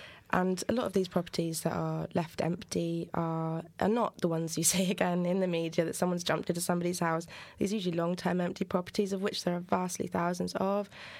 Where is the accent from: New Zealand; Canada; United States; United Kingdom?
United Kingdom; as a British person